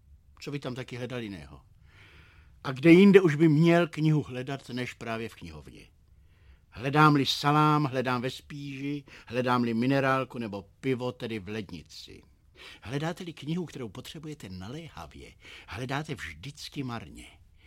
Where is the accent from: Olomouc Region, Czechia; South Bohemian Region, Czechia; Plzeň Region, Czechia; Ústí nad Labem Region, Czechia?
Plzeň Region, Czechia; Plzeň; na lavičce před knihovnou mého rodného města, tedy v Plzni.